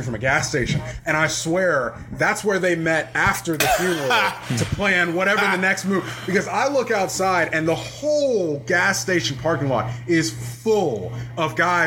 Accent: Gainesville, Florida, United States; moved away as an adult; also born or lived in Bristol, Connecticut; now in Brooklyn, United States; I am from Gainesville. Mm. I didn't live anywhere else other than Gainesville until I was 23. Grown, raised, born, and then went to school there. I left Florida for Bristol, Connecticut for a year.

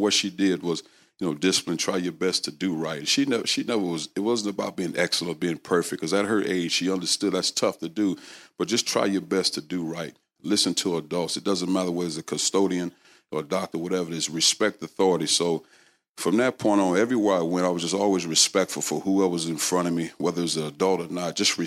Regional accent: St. Louis, Missouri, United States; Well, you know, I grew up and I was born in St. Louis, Bourne's Hospital.

